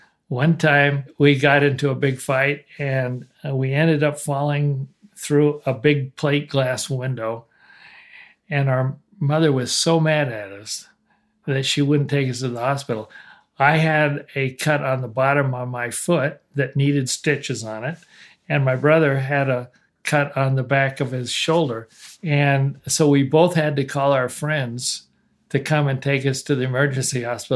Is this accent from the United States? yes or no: yes; Eagle Rock, California, United States; I grew up in Eagle Rock, but our ward was a part of the Glendale Stake in Southern California.